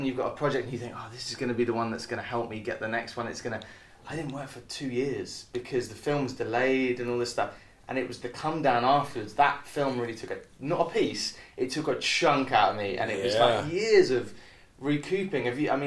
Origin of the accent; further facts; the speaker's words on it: United Kingdom; I'm British, I don't blow smoke, you know what I mean, unless I want to.